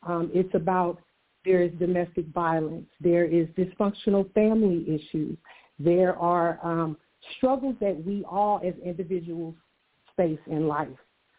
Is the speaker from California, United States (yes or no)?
yes; Oakland, California, United States; also born or lived in Stockton; I was born in Stockton. Yes, born in Stockton, moved to Oakland in the fifth grade, and was pretty much raised between the two cities.